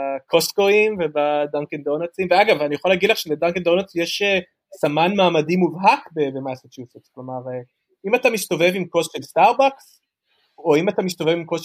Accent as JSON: {"language": "Hebrew", "town": "Tel Aviv", "region": "Tel Aviv District", "country": "Israel", "tie": "born or raised there", "said": "אני הייתי ילד בתל אביב, אז היה לנו קטע, גדלתי ברמת אביב"}